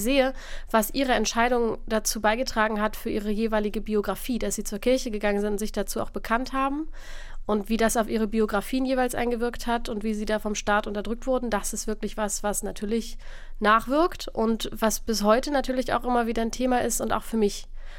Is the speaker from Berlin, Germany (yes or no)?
yes; Berlin, Germany; Und ich bin in Berlin aufgewachsen und kenne dadurch auch irgendwie ganz viele verschiedene Facetten.